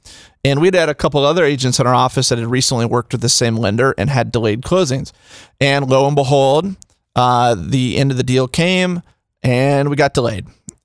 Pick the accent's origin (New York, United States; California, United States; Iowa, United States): Iowa, United States; Ames; growing up in Ames